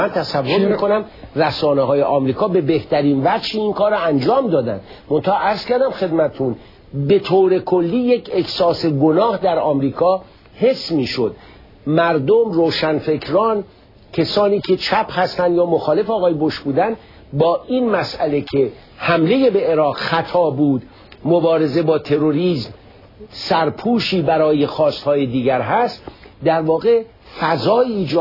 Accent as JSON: {"language": "Persian", "country": "Iran", "moved": "as an adult"}